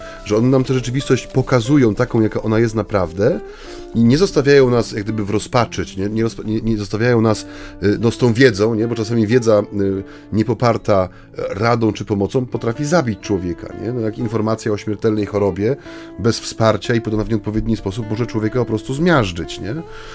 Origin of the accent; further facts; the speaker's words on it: Mysłowice, Silesian Voivodeship, Poland; pochodzę ze Śląska, z Mysłowic